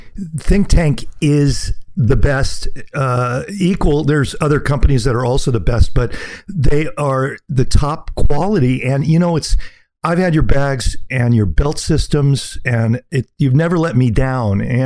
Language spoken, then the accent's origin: English; Sacramento, California, United States; you're from New York and I'm from LA, or I'm from Sacramento, the West Coast.